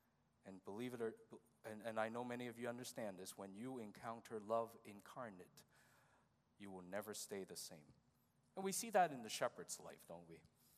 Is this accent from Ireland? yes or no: no; Hong Kong; You see, growing up in Hong Kong, I didn't grow up in a Christian family, so I didn't know who Jesus was.